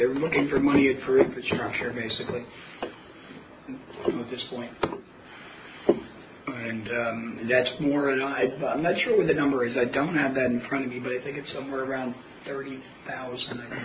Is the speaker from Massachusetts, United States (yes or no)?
no; Kingston, New York, United States; I mean, it's fine with me because I'm from the City of Kingston